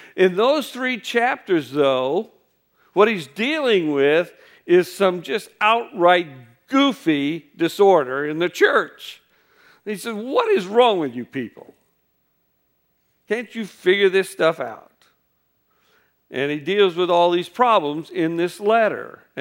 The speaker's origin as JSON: {"language": "English", "region": "Illinois", "country": "United States", "tie": "born or raised there", "said": "I grew up in Illinois. I come from farming stock. A lot of German background in that."}